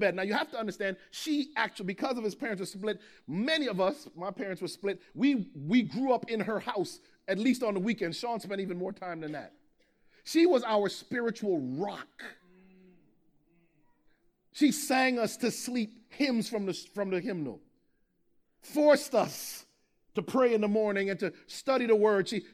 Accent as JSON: {"language": "English", "country": "Jamaica", "said": "we're Jamaican, so he came out with a machete."}